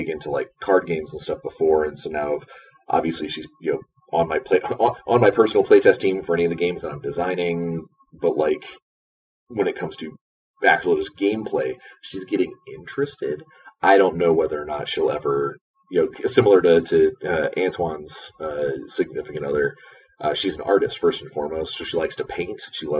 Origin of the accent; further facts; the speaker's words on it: United States; As an American, I am staying out of this.